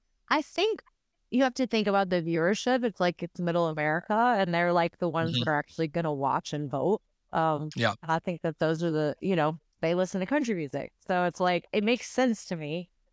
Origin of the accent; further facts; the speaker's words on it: Louisiana, United States; my roots, I'm from Louisiana, you know, I'm always been like a very soulful singer.